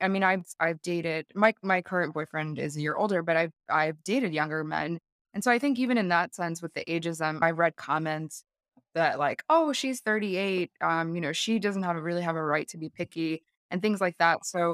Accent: New Jersey, United States; now in New York City, United States; So I currently live in New York City. I grew up in New Jersey, and I've been in this area pretty much my whole life.

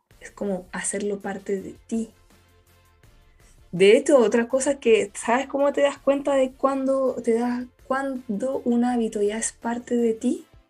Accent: Antofagasta, Chile; now in Santiago, Chile; Más encima soy del norte de Chile, que es más caluroso y más rico. De Antofagasta

